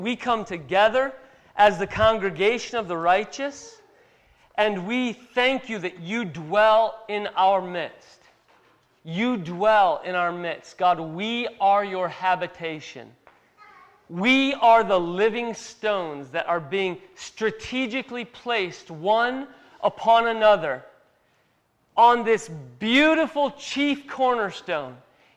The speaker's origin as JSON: {"language": "English", "region": "Michigan", "country": "United States", "tie": "born or raised there", "said": "So, I was born in 1982. I'm 34 years old. I'll be 35 this year in Michigan. I'm from Michigan."}